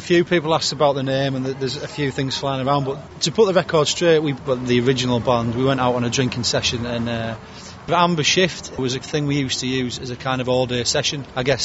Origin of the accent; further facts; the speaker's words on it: Newcastle, North East England, United Kingdom; born there; accent: Yorkshire; I was born in Newcastle, so technically I'm a Geordie, but I've got a bit of a probably Yorkshire twang. My mum's from Leeds.